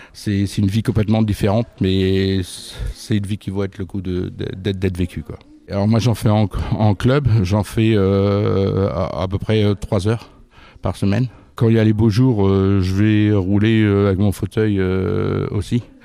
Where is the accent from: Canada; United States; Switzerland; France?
France; Normandy; je viens de Normandie.